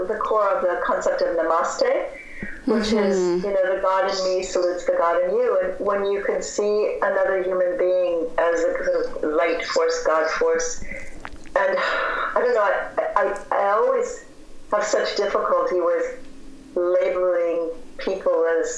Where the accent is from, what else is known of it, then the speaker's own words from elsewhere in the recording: Cedar Rapids, Iowa, United States; I'm from Cedar Rapids, Iowa, and I grew up in, you know, in a town that was surrounded by cornfields